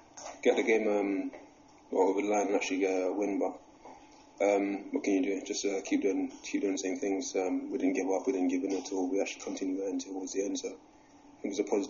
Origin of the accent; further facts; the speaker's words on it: London, United Kingdom; I'm used to the physical side of things, obviously growing up in London